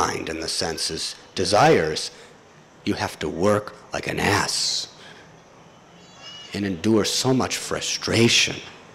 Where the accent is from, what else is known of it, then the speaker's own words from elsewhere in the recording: United States; born there; I was born in America and I lived there in 1972, and all of you from India have never been there.